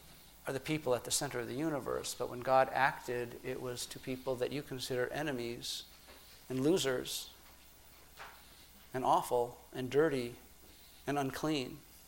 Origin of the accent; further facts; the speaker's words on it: United States; As an American, I am proud that our land is holy and blessed and chosen.